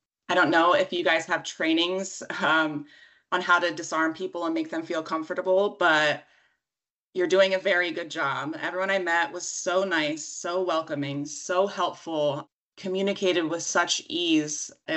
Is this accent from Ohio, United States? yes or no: no; South Williamsport, Pennsylvania, United States; Yeah, so I grew up in the South Williamsport area with the Susquehanna River flowing right alongside my town.